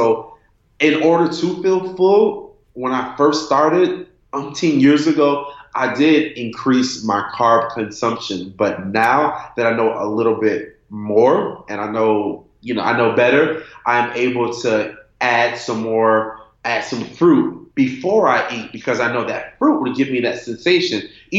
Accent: Miami, Florida, United States; I'm from Miami, Florida, and my family did not grow up eating shepherd's pie.

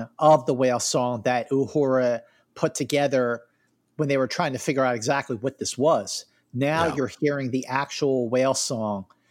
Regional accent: Philadelphia, Pennsylvania, United States; yeah, I'm from Philly. I always say that. I never even say the whole city's name. I'm from Philly.

